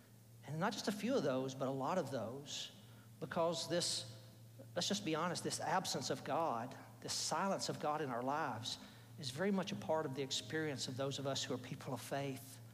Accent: Alabama, United States; It's kind of like, I'm from Alabama, and I'm an Alabama fan, so I know a little bit more about football championships than people from Kentucky.

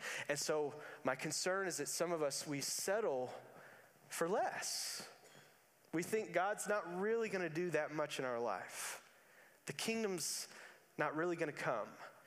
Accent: Louisville, Kentucky, United States; now in Bowling Green, United States; I thought it was just a smaller, I'm from Louisville.

